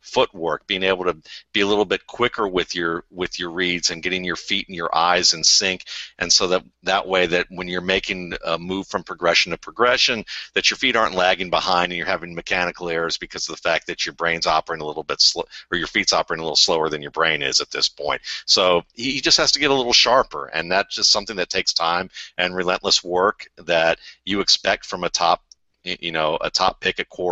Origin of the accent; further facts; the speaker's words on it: Cleveland, Ohio, United States; my cousin who lives in Cleveland, and I grew up in Cleveland